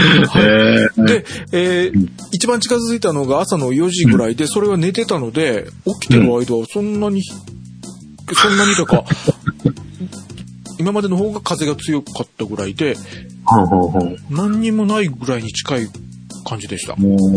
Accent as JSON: {"language": "Japanese", "region": "Fukuoka", "country": "Japan", "tie": "born or raised there", "said": "いつも九州で育ってる、福岡で育ってる私からすると"}